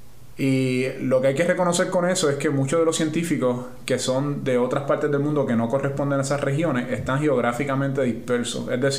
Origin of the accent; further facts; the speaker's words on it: Puerto Rico; pienso mucho en mi país, ¿no? En Puerto Rico, y pienso en lo que ellos han logrado, lo que se podría lograr en Puerto Rico.